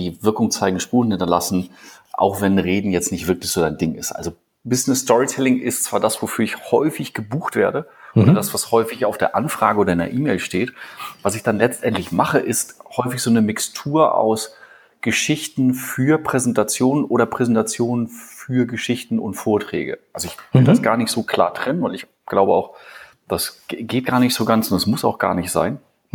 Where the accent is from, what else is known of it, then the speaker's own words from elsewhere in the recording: Bad Malente-Gremsmühlen, Schleswig-Holstein, Germany; Das stimmt, ich komme eher nicht aus Berlin. Und zwar komme ich aus Bad Malente-Gremsmühlen